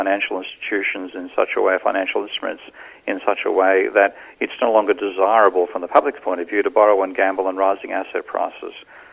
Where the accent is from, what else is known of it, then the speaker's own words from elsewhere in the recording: Australia; none at all in my home country, because we still think we're doing, we're doing brilliantly down under.